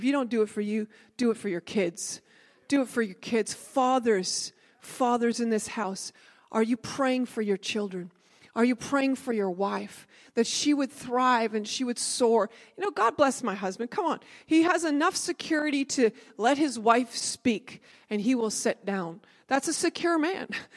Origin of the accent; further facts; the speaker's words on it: Canada; Heaven's sakes, I'm a Canadian.